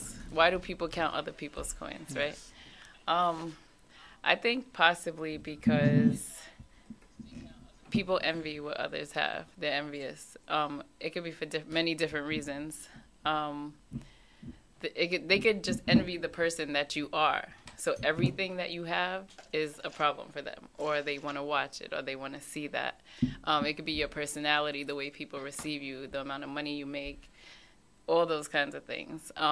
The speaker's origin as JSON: {"language": "English", "town": "Long Island", "region": "New York", "country": "United States", "said": "from Long Island. This is my first time, so we'll see how this goes."}